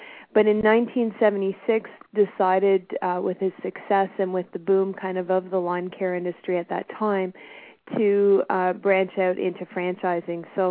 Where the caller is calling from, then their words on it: Toronto, Ontario, Canada; Well, I'm calling from Canada, so it's still quite cold.